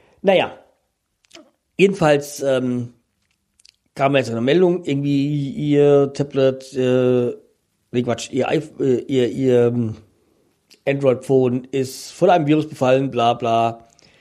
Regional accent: Frankfurt, Hesse, Germany; Weil als Frankfurter kennt man das, kennt man Landsberg.

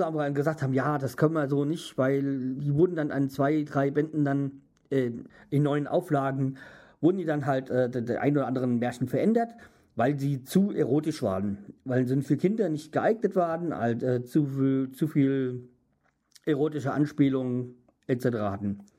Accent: Hanau, Hesse, Germany; weil ich komme ja aus Hanau oder ich lebe in Hanau

